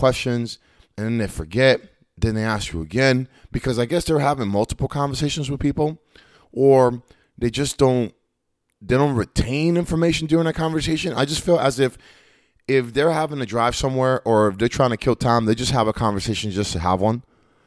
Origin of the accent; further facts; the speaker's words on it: Lakeland, Florida, United States; That's the one here in town from my hometown, Lakeland, Florida.